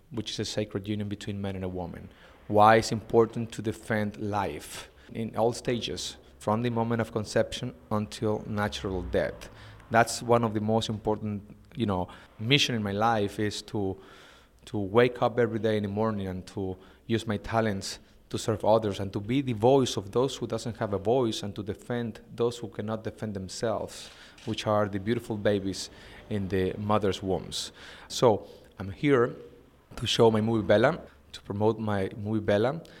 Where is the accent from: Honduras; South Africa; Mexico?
Mexico; now in United States; our Catholic faith, our families, or our culture, Latino culture, because I am from Mexico. I live in the United States